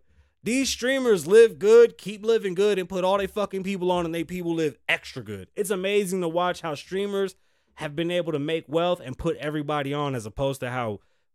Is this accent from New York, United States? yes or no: yes; Bronx, New York, United States; Oh yeah, ghetto, bro, I'm from the Bronx.